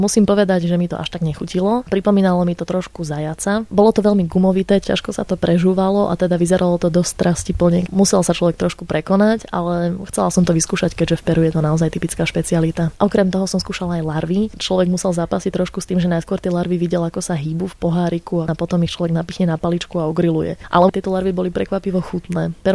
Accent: Partizánske, Trenčín Region, Slovakia; ja som z Partizánskeho, ktoré sa pôvodne volalo Baťovany

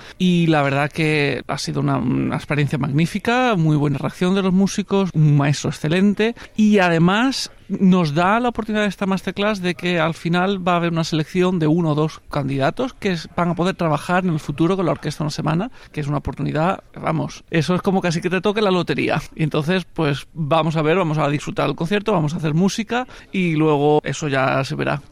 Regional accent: Andalusia, Spain; now in Netherlands; soy de Andalucía, del sur de España, aunque vivo en los Países Bajos desde hace mucho tiempo.

